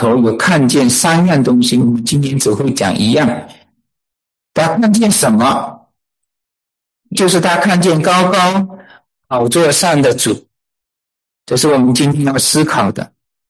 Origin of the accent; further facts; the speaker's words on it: Malaysia; accent: Malaysian Mandarin; 我的是马来西亚的国语啊，马来西亚的这个华语啊，这有时候拼不出来的啊。